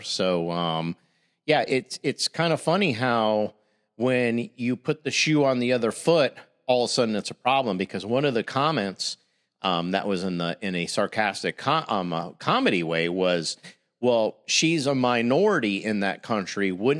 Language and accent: English; Zimbabwe; Born and raised in Zimbabwe. So to me, I thought the color of your skin didn't matter.